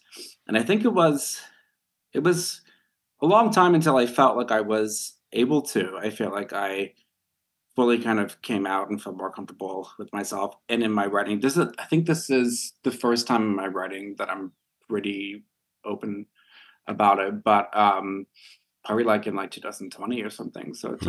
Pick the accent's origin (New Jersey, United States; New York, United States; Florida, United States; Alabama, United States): New York, United States; now in Los Angeles, United States; I'm from New York originally.